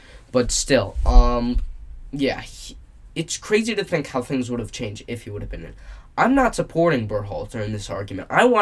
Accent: United States; which is big around here, especially since I'm from the United States.

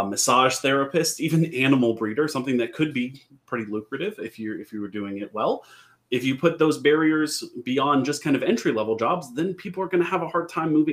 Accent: Alabama, United States; now in West Virginia, United States; She moved with me to West Virginia. We're originally both from Alabama.

